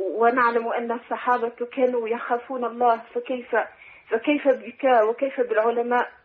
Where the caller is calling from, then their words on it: Tunisia; أنا أختكم من تونس